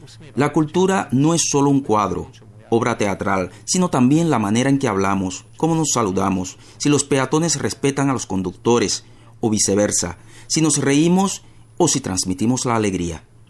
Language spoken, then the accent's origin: Spanish; Popchok, Žilina Region, Slovakia; Spanish is a second language; moved away; also born or lived in Europe; He vivido en varios países europeos, pero siempre tengo ganas de volver a mi país natal. Soy de un pueblo llamado Popchok, ubicado en la región eslovaca de Orava. Me encanta mi región de origen, siempre me gusta volver allí.